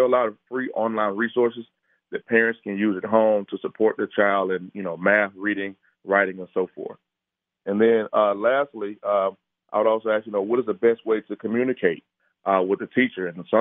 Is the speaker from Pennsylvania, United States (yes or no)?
no; Florida, United States; now in Georgia, United States; No, my home state is Florida, so I am a Florida Marlins fan.